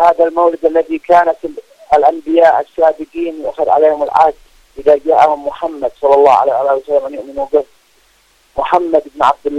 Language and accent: Arabic; Yemen; كيمنيين مظلومين محاربين مضطهدين